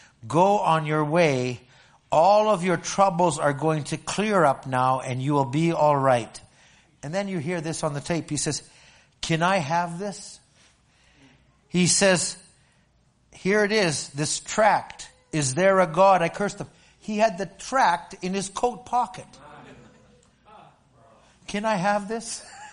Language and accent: English; Alberta, Canada; I'm from Redneck, Alberta, but I'm here on the West Coast looking for these organic things.